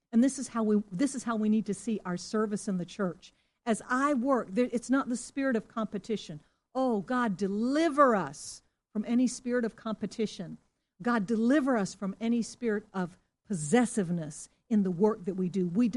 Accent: Singapore; I remember as a child growing up in Singapore, because of the British influence, we played croquet as well.

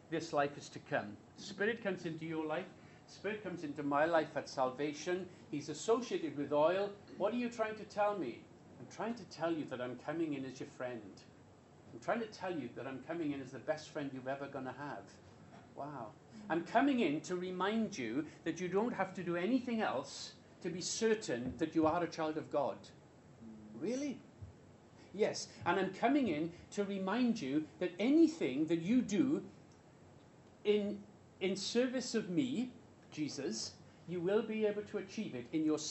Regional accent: Wales, United Kingdom; I told you I come from Wales

